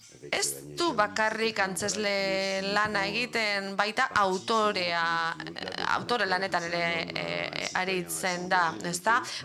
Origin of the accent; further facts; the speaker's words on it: Brazil; Brasiletik nator